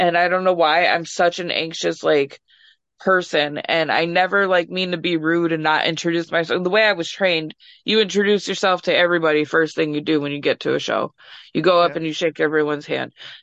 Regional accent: Massachusetts, United States; I'm from Mass, so I don't really know Connecticut.

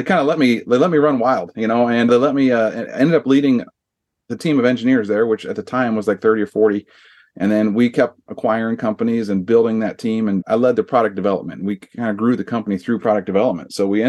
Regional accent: Iowa, United States; I grew up in Iowa.

